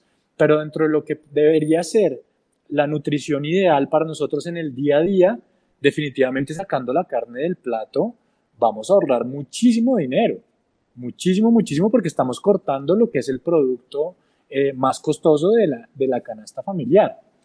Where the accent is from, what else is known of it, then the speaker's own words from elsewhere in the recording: Colombia; lo que es, digamos, nuestra alimentación tradicional como colombianos